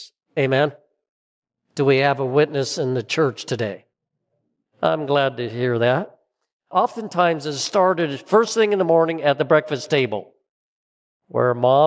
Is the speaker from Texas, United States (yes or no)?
no; Seattle, Washington, United States; we grew up on the Puget Sound in Seattle, and oftentimes it was rainy through the year